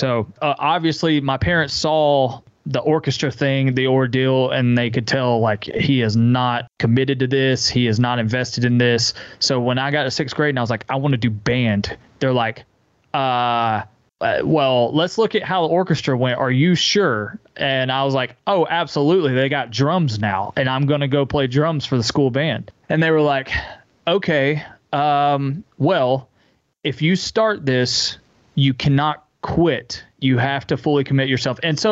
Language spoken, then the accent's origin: English; Spartanburg, South Carolina, United States; also born or lived in Hilton Head Island / Beaufort; I was born in Hilton Head Island, and we lived in Beaufort for a while. And then dad's job moved us to the upstate in Spartanburg when I was like six, I think.